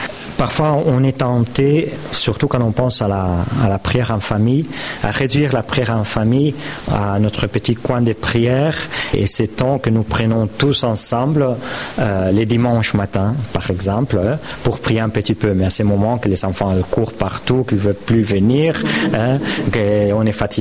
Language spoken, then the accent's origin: French; Barcelona, Catalonia, Spain; Mon épouse et moi, nous sommes de Barcelone.